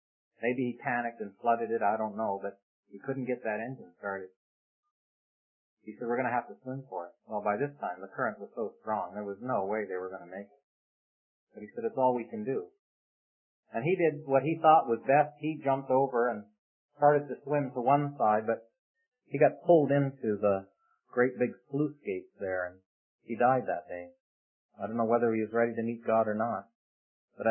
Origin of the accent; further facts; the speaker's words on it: St. Catharines, Ontario, Canada; My hometown is St. Catharines, Ontario. That's up in Canada, about 12 miles from Niagara Falls.